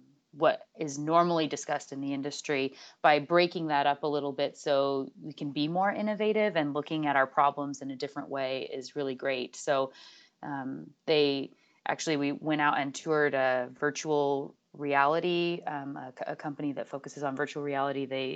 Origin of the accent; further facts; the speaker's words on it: Alaska, United States; born there; Yes, I was born in Alaska, but not on the reservation.